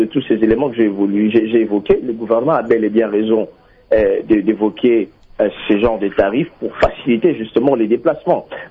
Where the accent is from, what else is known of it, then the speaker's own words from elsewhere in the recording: Buta, Bas-Uélé, DR Congo; now in Kisangani, DR Congo; si je vais aller chez moi à Bouta, par exemple, mais la seule voie pour aller à Bouta, c'est de prendre un avion